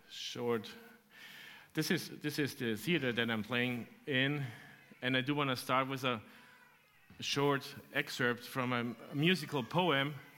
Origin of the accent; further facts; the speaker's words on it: Austria; first language German; English is a second language; I'm from Austria, and we do speak some kind of German there. It's not always easy to understand, so I'm sticking to English today, but I'm not a native English speaker